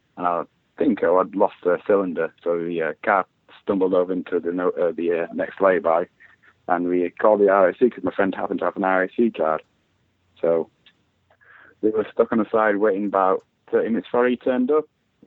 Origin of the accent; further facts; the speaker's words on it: Leeds, Yorkshire and the Humber, United Kingdom; I'm from Leeds in Yorkshire. That's towards the north of England, really, just south of Scotland.